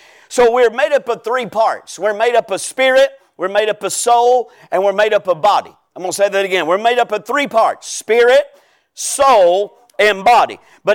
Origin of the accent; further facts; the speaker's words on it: Georgia, United States; Anyway, I'm from Georgia.